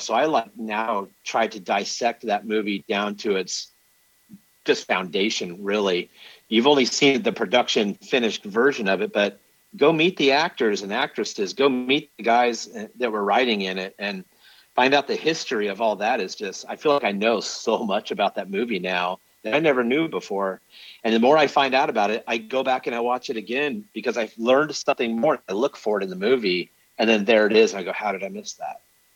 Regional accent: Fullerton, California, United States; So there's a big flood control in the town I grew up in Fullerton, California.

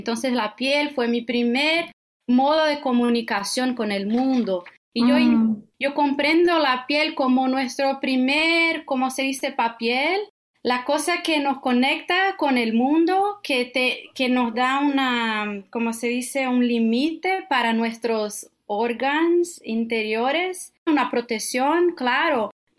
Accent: Brazil; first language Portuguese; Spanish is a second language; Bueno, yo soy de Brasil. Ok, una cosa primero. Yo voy a intentar hablar mi portuñol y a veces no me acuerdo de las palabras en español

